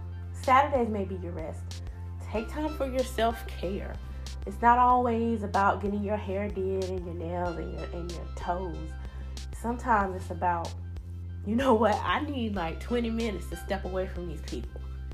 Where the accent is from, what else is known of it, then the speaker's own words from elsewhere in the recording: the South, United States; accent: southern; I'm pretty sure my southern accent has been all exposed as usual.